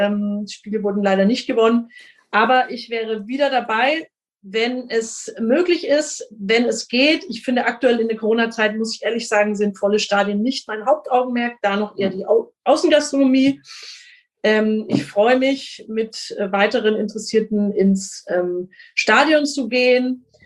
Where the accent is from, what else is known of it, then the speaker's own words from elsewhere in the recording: Bavaria, Germany; bei uns in Franken und in Bayern